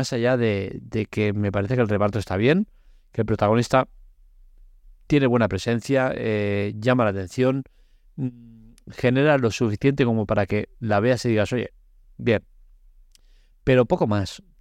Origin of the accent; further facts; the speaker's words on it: Barcelona, Catalonia, Spain; Yo que soy un enamorado de Madrid, pese a que soy de Barcelona